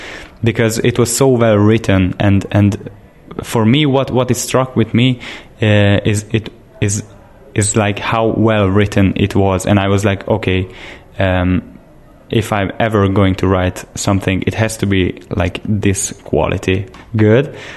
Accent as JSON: {"language": "English", "town": "Szolnok", "region": "Jász-Nagykun-Szolnok", "country": "Hungary", "tie": "born or raised there", "second_language": "English", "said": "So in my hometown, it's called Szolnok."}